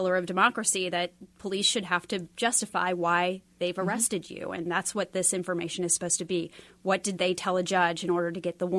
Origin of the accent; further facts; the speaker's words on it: Kansas, United States; Yeah, I grew up in Kansas, so I say we, but we're really the only state in the country where these records are presumed closed.